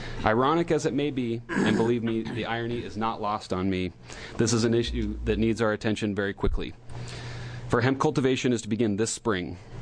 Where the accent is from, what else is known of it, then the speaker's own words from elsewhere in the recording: Midwest, United States; This is something I know firsthand, as I was raised in the Midwest